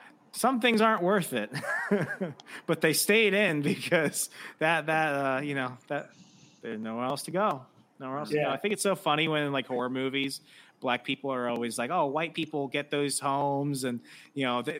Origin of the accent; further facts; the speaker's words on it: Colorado, United States; also born or lived in Arizona; I was born in Arizona. We moved to Colorado that year.